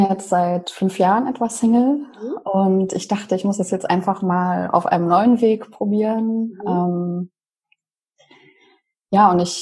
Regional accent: Leipzig, Saxony, Germany; Also ich komme ja ursprünglich aus Leipzig.

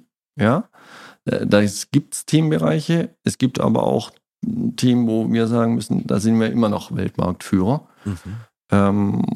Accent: Baden-Württemberg, Germany; ich selber bin Schwabe

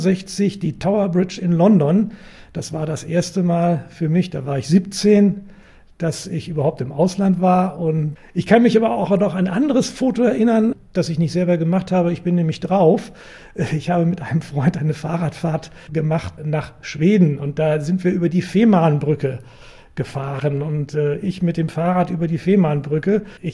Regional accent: Hanover, Lower Saxony, Germany; Ich bin ein gebürtiger Hannoveraner, in der Innenstadt groß geworden und seit 50 Jahren an verschiedenen Orten in der List wohnend.

